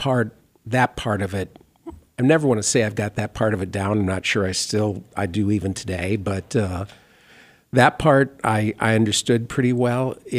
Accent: Minnesota, United States; I born and raised in Minnesota, but had a house in Arizona at one time.

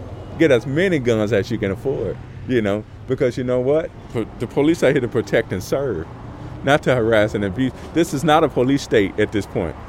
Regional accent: United States; born there; I'm an American. You understand? I was born here.

